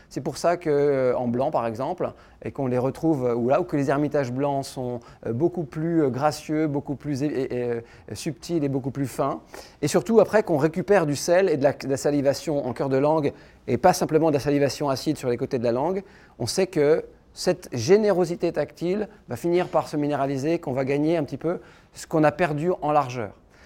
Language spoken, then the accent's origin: French; Bourgogne-Franche-Comté, France; je suis né dans les années 80 et que j'ai grandi en Bourgogne, donc mon palais est plutôt de latitude nord.